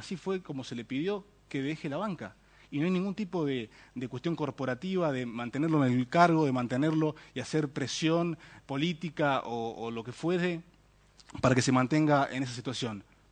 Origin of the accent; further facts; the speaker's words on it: Argentina; podamos ver como argentinos que hubo justicia